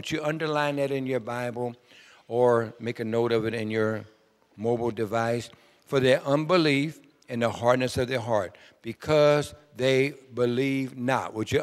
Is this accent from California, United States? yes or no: yes; Sacramento, California, United States; I'm from Sacramento, California.